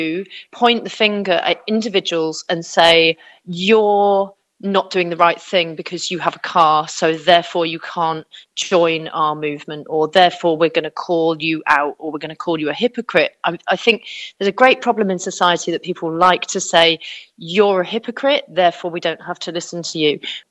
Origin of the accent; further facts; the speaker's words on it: United Kingdom; my experience as a British person